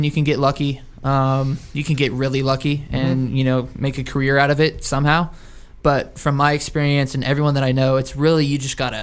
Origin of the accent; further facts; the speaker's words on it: California, United States; Like, we're from Orange County.